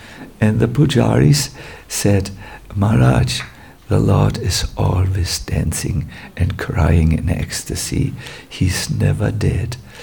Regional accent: Northern Germany, Germany; English is a second language; I'm from North Germany.

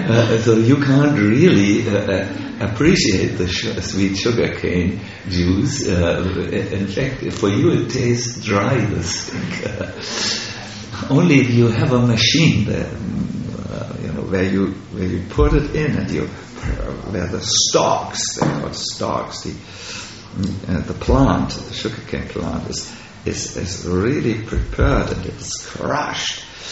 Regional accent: Switzerland; I'm from Switzerland. We do such things still in Switzerland.

